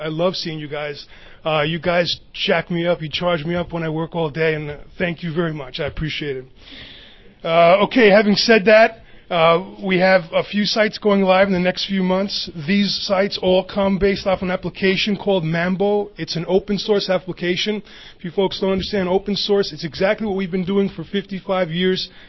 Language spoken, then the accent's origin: English; New York, United States; especially here in New York. I'm a New Yorker, if you can't tell.